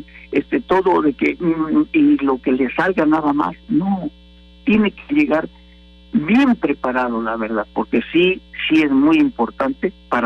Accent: Mexico; realmente lo que vaya a externar, lo externe con toda la educación que nos corresponde, sobre todo como mexicanos.

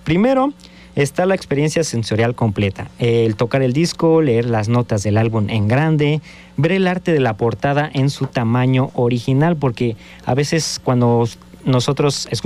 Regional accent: Mexico; muchos crecimos aquí en México

